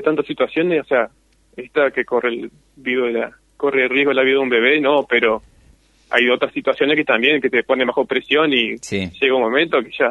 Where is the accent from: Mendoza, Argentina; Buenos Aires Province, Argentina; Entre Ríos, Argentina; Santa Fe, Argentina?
Entre Ríos, Argentina; Victoria; Sí, nacido y bien victoriense, gracias a Dios.